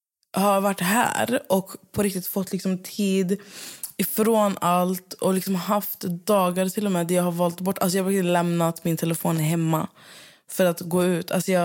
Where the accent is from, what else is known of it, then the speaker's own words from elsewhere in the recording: Skövde, Västra Götaland County, Sweden; now in Stockholm, Sweden; Men staden, Skövde, alltså jag är ju hemma i Skövde.